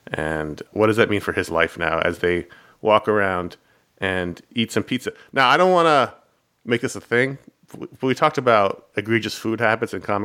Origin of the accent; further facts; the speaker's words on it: New York, United States; Now, I grew up in New York.